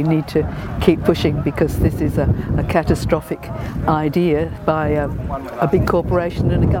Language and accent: English; Townsville, Queensland, Australia; I come from Townsville